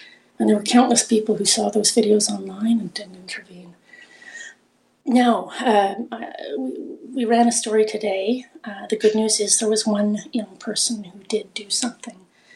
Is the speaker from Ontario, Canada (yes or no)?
no; Manitoba, Canada; I grew up in Manitoba, just outside the city